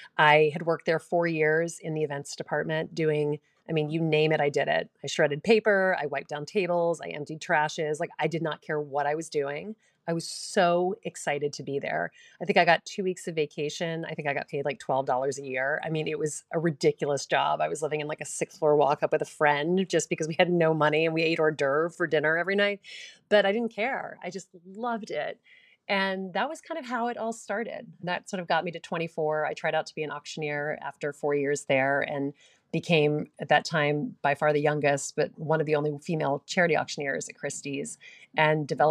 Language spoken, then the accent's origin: English; Louisiana, United States; now in New York City, United States; Well, I grew up in Louisiana, which is such a great way to grow up as a child. I mean, it's warm, you know, pretty much the entire year.